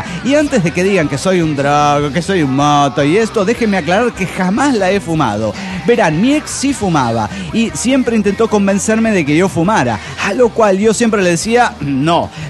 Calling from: Chihuahua, Mexico; de Chihuahua, México, señor.

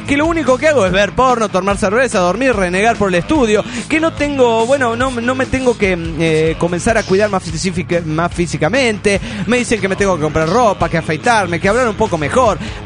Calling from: Oaxaca, Mexico; de Oaxaca, México.

